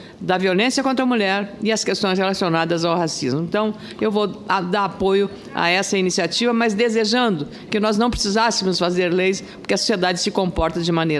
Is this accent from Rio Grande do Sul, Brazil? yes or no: yes; Rio Grande do Sul, Brazil; Eu sou do Rio Grande do Sul, um estado considerado politizado, de uma cultura forte, de uma boa vivência social, um estado hospitaleiro